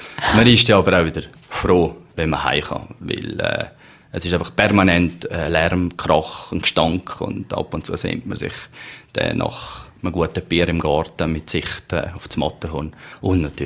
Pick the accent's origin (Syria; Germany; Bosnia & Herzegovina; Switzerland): Switzerland; Man kann nicht einfach das Gefühl haben, man kann jetzt hier als Schweizer rüber